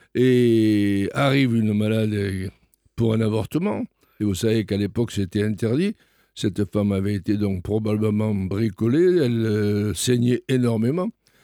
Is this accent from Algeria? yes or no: yes; Molière, Constantine Province, Algeria; born there; Je suis né en Algérie, à Molière-Boukaïd, dans le Constantinois.